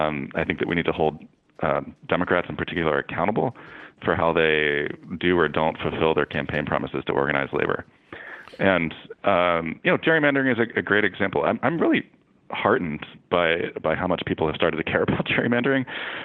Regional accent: New Jersey, United States; I'm from New Jersey, and we had a ballot initiative in 1980 to split off the eight counties of South Jersey and create the 51st state.

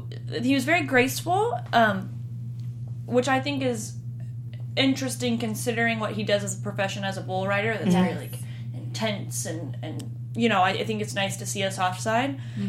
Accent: Texas, United States; And he is from Texas, and I am from Texas.

